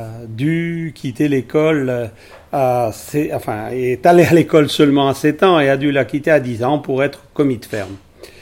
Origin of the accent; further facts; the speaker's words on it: Brittany, France; effectivement j'habite le Puy-de-Dôme, mais je suis originaire d'une petite ville de Bretagne-Gallo qui est des Côtes d'Armor. Voilà, alors mon origine est en fait un fils de paysan, de petit paysan, de salarié agricole de cette contrée